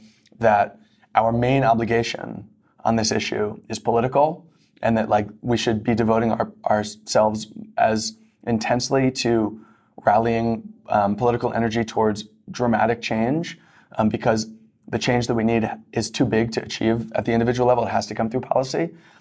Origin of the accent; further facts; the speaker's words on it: New York, United States; I'm a child of the 90s. I grew up in New York in the 90s.